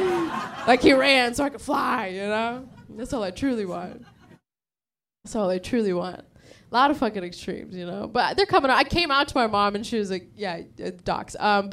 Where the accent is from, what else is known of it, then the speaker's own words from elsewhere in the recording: San Diego, California, United States; They grew up in Sri Lanka. I grew up in San Diego. I was around a lot of white people and Mexicans.